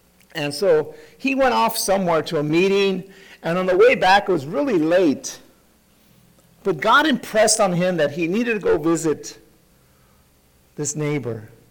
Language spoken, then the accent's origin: English; East Los Angeles, California, United States; You know, I grew up in East L.A., but I don't walk in the projects at night.